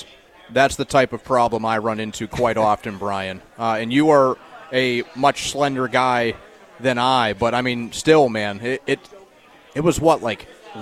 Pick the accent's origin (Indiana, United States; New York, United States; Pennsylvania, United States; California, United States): Pennsylvania, United States; Greensburg; And I'm from this area. I'm from Greensburg. I grew up in a little town that is less than 10 miles from where we're sitting right now.